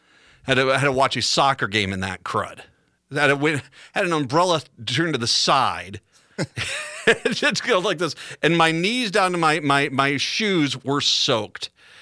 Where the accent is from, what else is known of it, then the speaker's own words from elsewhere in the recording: East Coast, United States; Now, granted, I grew up on the East Coast.